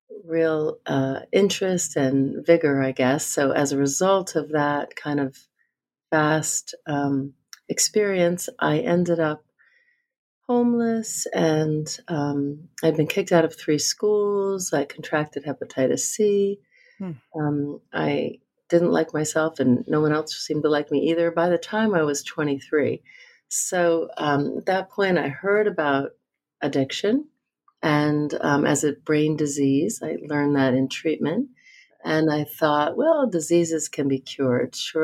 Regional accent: New Jersey, United States; I grew up in New Jersey and always was interested in biology, I guess.

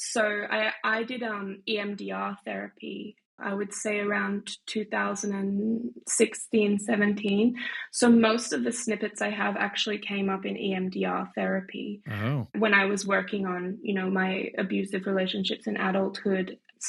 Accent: Australia; now in Switzerland; I'm based in Switzerland. I've been here for 7 years, but I grew up in Australia in quite a small beach town, very beautiful national parks and beautiful beaches.

